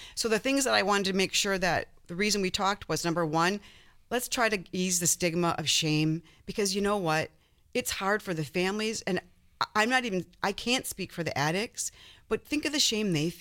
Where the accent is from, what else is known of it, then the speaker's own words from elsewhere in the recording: Green Bay, Wisconsin, United States; I grew up in Green Bay, Wisconsin.